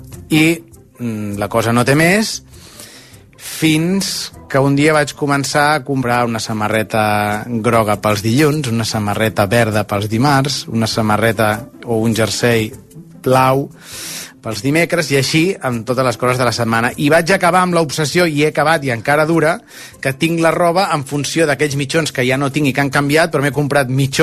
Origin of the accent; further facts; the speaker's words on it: Barcelona, Catalonia, Spain; tinc 41 anys, sóc de Barcelona